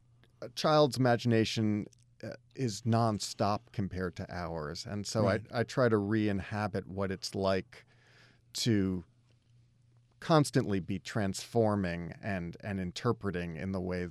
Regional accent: New Paltz, New York, United States; it gives a sense of the kind of topography that I grew up in outside of New Paltz, New York, and how that place kind of took over my imagination.

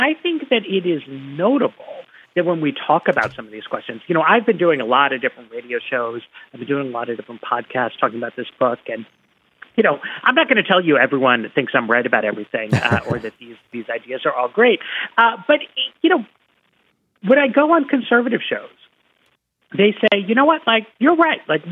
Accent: New York, United States; now in Washington, United States; So I live in Washington, D.C. I went to college in Boston. I grew up in New York.

